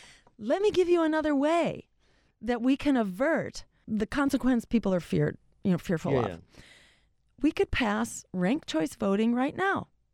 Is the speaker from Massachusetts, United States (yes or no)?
yes; Massachusetts, United States; It was the Democrats who killed campaign finance reform in my home state in Massachusetts.